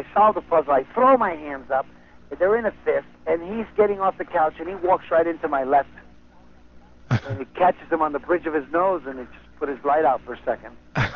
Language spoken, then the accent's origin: English; New York City, New York, United States; because, you know, I grew up in New York City, and I wanted to be a New York City cop before.